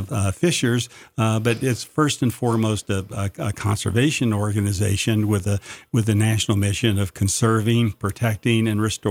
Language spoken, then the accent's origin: English; Louisiana, United States; my home state of Louisiana actually has one Trout Unlimited chapter, even though there are no cold water fisheries, of course, in Louisiana.